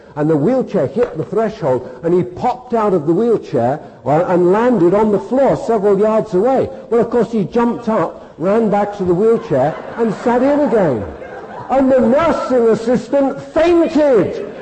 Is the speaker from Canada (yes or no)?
no; United Kingdom; Jenny and I are somewhat ashamed of being British.